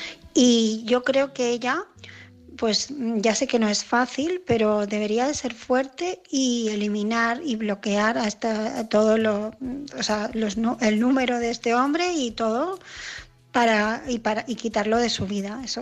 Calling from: Barcelona, Catalonia, Spain; de Barcelona

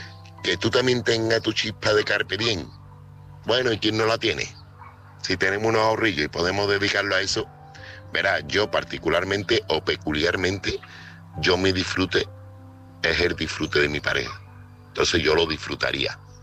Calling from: Seville, Andalusia, Spain; corresponsal de Sevilla.

